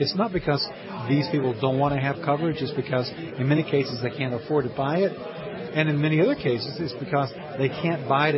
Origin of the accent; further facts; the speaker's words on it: Tennessee, United States; I'm from Tennessee. I went back to visit family in the summer 2007.